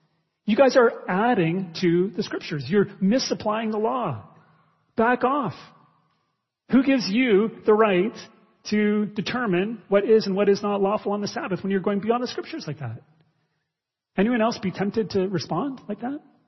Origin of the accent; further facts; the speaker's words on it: Niagara-on-the-Lake, Ontario, Canada; When I was younger, I grew up in Niagara on the Lake, and I went to Eden High School. This was in the old days when Eden was located in Niagara on the Lake.